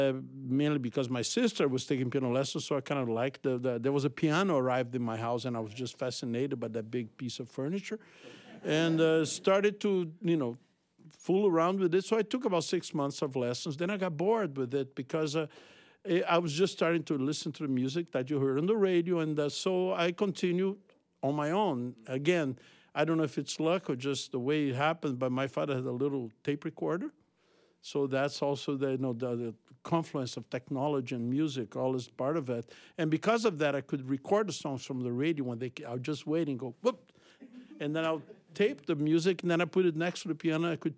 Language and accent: English; Rio de Janeiro, Brazil; so I'm not a guy from Ipanema. I'm a boy from Realengo, which is the west zone of Rio. It's still the city of Rio, but it's like 15 miles out west.